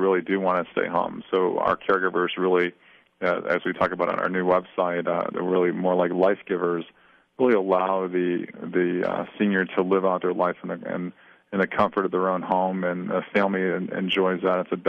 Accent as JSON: {"language": "English", "region": "Maine", "country": "United States", "tie": "born or raised there", "said": "I grew up in Maine, and it was a beautiful facility"}